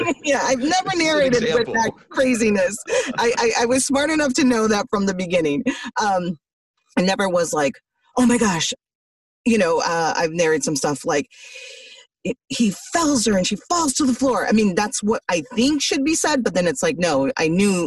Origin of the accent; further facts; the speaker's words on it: Chicago, Illinois, United States; because I'm from Chicago and a major Chicago Bulls fan, especially during the Michael Jordan era.